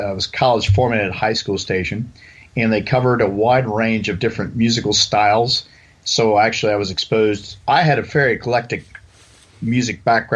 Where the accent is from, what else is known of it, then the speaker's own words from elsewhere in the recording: Dayton, Ohio, United States; And born and raised in Dayton, Ohio. Of course, I was growing up in the East End, which is in a neighborhood known as Belmont.